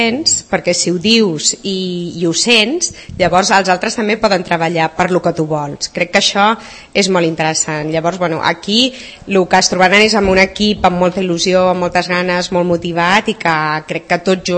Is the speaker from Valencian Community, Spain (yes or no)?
no; Sant Cugat del Vallès, Catalonia, Spain; nosaltres som de Sant Cugat, jo sóc de Sant Cugat